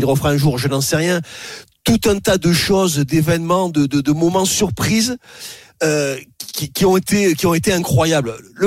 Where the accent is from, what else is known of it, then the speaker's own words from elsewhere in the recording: France; Alors, est-ce que c'est parce qu'on est français qu'on l'a vécu différemment?